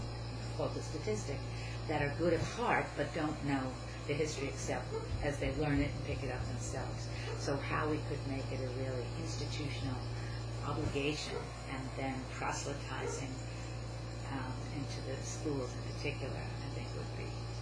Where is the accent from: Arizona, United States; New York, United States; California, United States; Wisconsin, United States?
New York, United States; now in Chapel Hill, United States; I'm from New York. I came here to join my children and grandchildren.